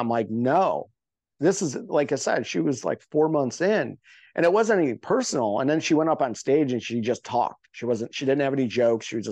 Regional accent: Chicago, Illinois, United States; now in Los Angeles, United States; It's like, I'm from Chicagoland, but I don't consider myself a Chicagoland comic or Chicago comic. I consider myself an LA comic.

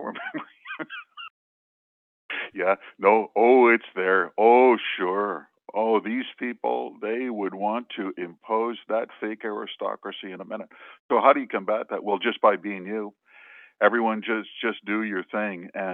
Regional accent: Manitoba, Canada; also born or lived in Alberta; I'm from Manitoba, and, you know, I lived in Alberta for many years.

